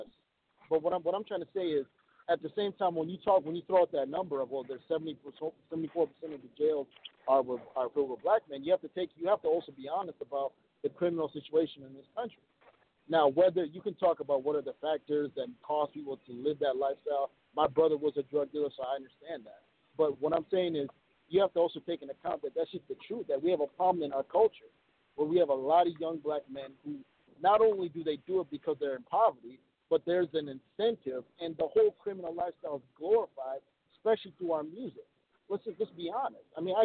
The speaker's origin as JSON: {"language": "English", "town": "Minneapolis", "region": "Minnesota", "country": "United States", "tie": "born or raised there", "said": "For example, like I grew up in Minneapolis."}